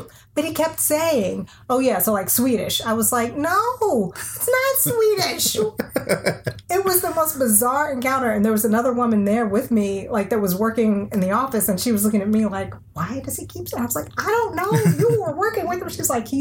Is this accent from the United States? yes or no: yes; Texas, United States; Because I, Spanish, growing up in Texas, of course, you hear it all the time.